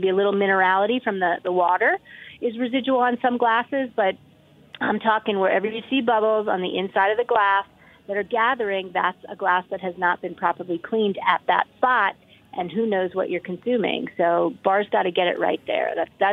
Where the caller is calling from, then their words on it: Boulder, Colorado, United States; I'm talking today from Boulder, Colorado.